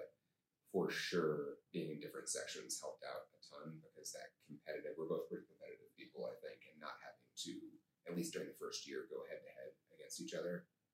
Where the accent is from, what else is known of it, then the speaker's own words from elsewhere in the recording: Tucson, Arizona, United States; So I'm from Tucson, Arizona, and they have it's a chain there in Tucson.